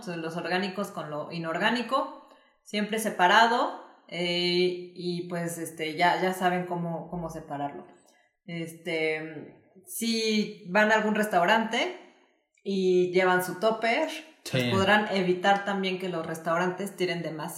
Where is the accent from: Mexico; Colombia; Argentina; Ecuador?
Mexico; Uruapan, Michoacán; Para los que no saben, yo soy de Uruapan, Michoacán.